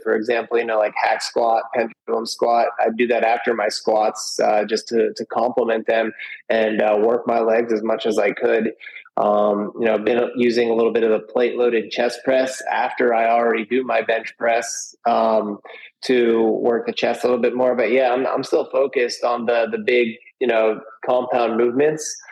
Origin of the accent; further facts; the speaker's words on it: San Diego, California, United States; But you know, I grew up in San Diego, California. So right near the border there.